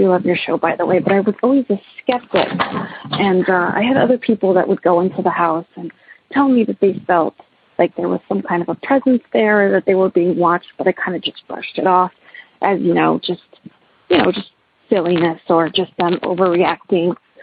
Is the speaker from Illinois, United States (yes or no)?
no; Corpus Christi, Texas, United States; I am from Corpus Christi, Texas.